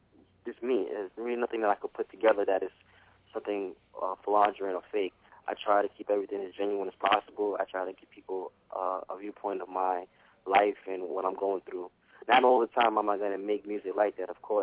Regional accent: New York City, New York, United States; Honestly, I'm from New York City, actually from the Bronx itself. And, you know, coming from that type of area growing up

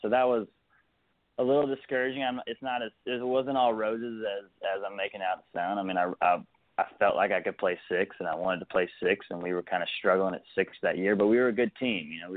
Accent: Alabama, United States; You know, growing up in Alabama, you know, half the school goes to Alabama, half the school goes to Auburn.

